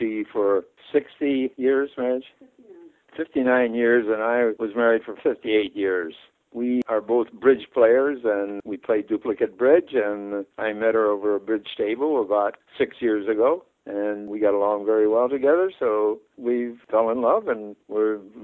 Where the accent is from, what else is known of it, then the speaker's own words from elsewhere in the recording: Detroit, Michigan, United States; I was born here in Detroit, lived here all my life.